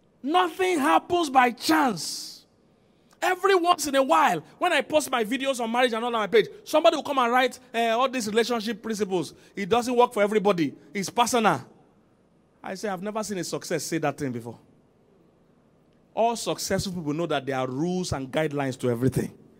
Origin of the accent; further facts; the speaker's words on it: Nigeria; I'm a Nigerian, I know Nigerians.